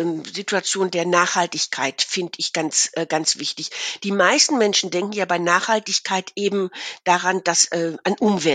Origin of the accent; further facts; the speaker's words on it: North Rhine-Westphalia, Germany; lebe ja nicht an der Küste hier im Münsterland, ist ja schön Inland und was ich nie früher und also von aufgewachsen bin ich im Ruhrgebiet